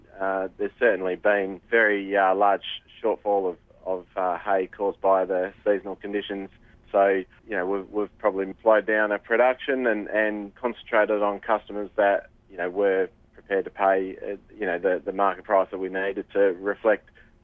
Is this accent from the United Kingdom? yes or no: no; Australia; it is something that obviously us as Australian exporters, we need to keep a close eye on what that competitive environment's like